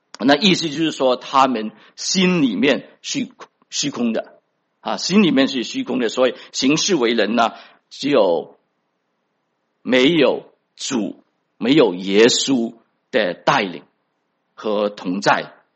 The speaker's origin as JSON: {"language": "Chinese", "country": "China", "tie": "born or raised there", "moved": "yes", "lives_now": "United States", "said": "我自己也是国内来的，人家跟我传福音的话，我第一个就是说我是无神论者啊，我在国内长大的话，我从来没有听过耶稣啊"}